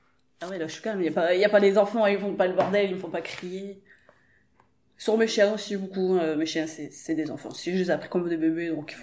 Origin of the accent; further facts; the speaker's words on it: Liévin, Hauts-de-France, France; j'ai 28 ans, je viens de Liévin. J'ai tout le temps habité dans le quartier du Vandevize, c'est le nom de la cité en fait. J'ai jamais habité ailleurs, j'ai tout le temps grandi ici.